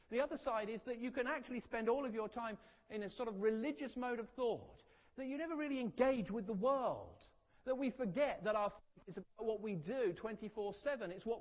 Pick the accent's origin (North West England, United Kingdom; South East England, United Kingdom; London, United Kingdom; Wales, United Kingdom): South East England, United Kingdom; I'm from Kent.